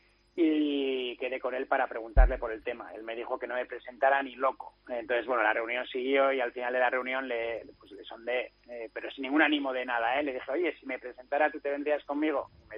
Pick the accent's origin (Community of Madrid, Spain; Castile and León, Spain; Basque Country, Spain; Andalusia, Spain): Basque Country, Spain; Bilbao; sino que simplemente lo hice porque soy de Bilbao y no quería ningún conflicto aquí.